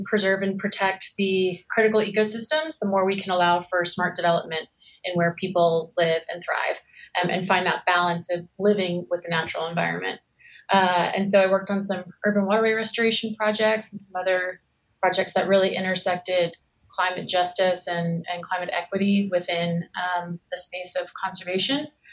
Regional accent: Jacksonville, Florida, United States; I did that for a while in Florida, in Jacksonville, my hometown.

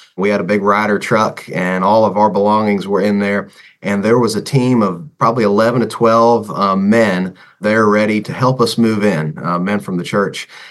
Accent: Huntington, West Virginia, United States; Well, we learned really, really quick in Huntington that Marshall football is everything.

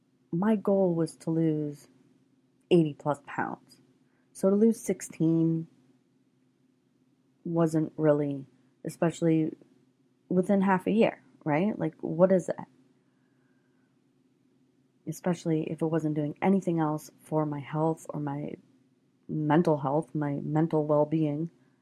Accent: Canada; it's ingrained in my Canadian roots. To me, bacon is Canadian and I'm Canadian.

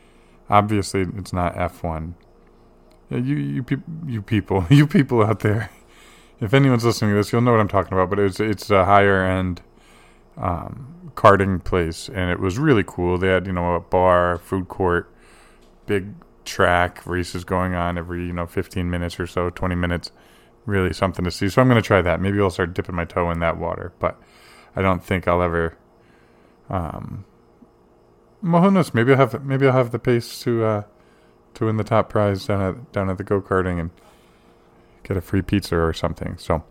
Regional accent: Northeast, United States; And granted, I was from the Northeast.

